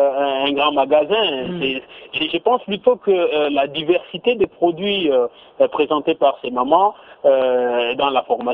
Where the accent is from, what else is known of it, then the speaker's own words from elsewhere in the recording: Lubumbashi, Haut-Katanga, DR Congo; ici chez nous à Lubumbashi